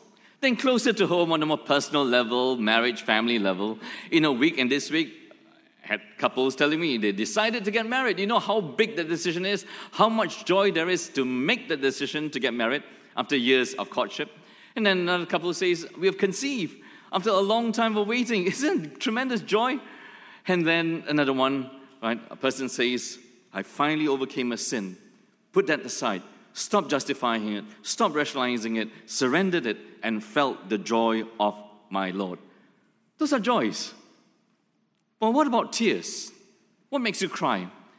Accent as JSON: {"language": "English", "country": "Singapore", "accent": "Singlish", "said": "I will not pretend to put on an English accent that will fail terribly, so it will be my Singlish accent."}